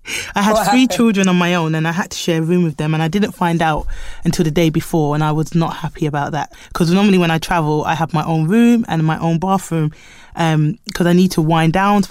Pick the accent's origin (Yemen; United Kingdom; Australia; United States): United Kingdom; born there; I am a black nanny. I'm Jamaican. I'm born in the UK, but I am Jamaican by heritage.